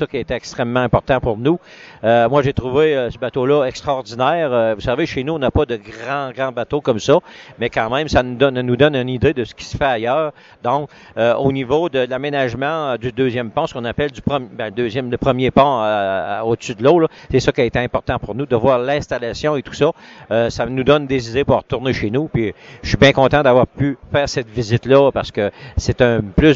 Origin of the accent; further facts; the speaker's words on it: Quebec, Canada; Chez nous, en Gaspésie, on a énormément de gaz naturel qui viennent de découvrir.